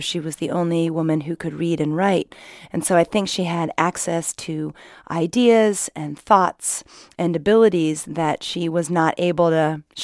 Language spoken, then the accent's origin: English; Granville, Ohio, United States; It just felt so important that the people in my hometown of Granville, Ohio, got to meet her, and she came.